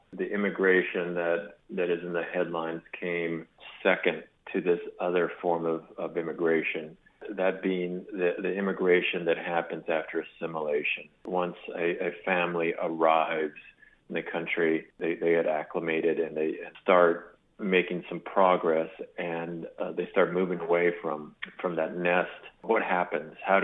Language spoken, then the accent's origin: English; Brownsville, Texas, United States; I mean, having, yes, I grew up in Brownsville, and yes, I go back quite frequently